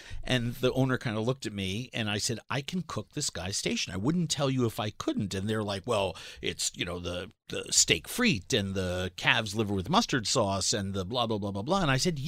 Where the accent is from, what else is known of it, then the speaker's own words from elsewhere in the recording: New York City, New York, United States; I'm a culinarian from New York City, and I have this company